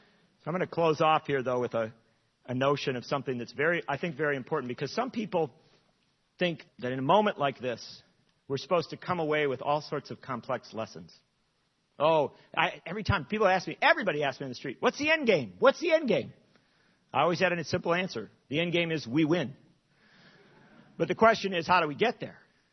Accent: Madison, Wisconsin, United States; the teachers of Madison, my hometown, my 7-year-old's first grade teacher, walked off the job

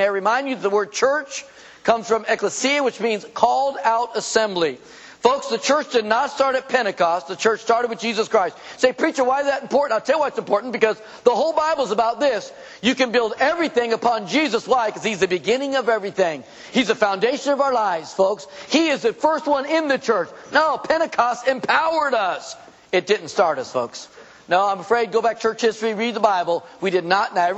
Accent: California, United States; Of course, we grew up in California

